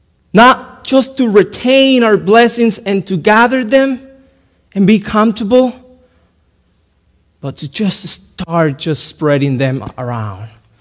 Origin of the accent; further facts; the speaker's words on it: Cuba; now in United States; I am originally from Cuba, and almost 7 years ago that I came to this country.